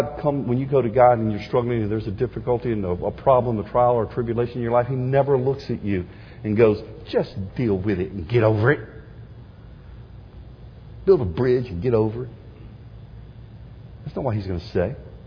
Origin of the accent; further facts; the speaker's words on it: the South, United States; Okay, I'm from South, okay?